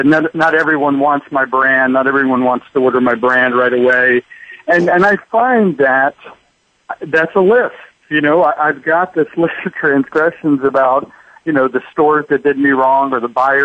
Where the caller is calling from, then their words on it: New York City, New York, United States; I'm calling from New York, New York.